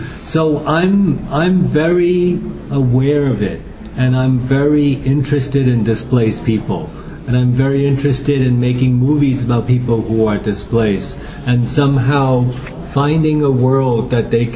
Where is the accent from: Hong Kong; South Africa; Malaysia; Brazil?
Hong Kong; now in United States; I grew up in Hong Kong. My parents had just left China, and they always talk about going back to China, but I ended up spending my whole childhood in Hong Kong, which is a British colony, educated by Jesuit Catholics, then moving to America to go to school